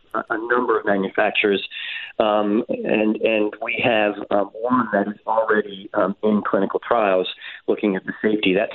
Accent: Norristown, Pennsylvania, United States; I grew up in Norristown, Pennsylvania, so I'm a Philly guy for sure.

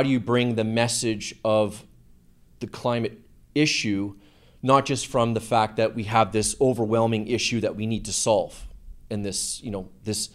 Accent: Hamilton, Ontario, Canada; I grew up middle class in Hamilton, Ontario.

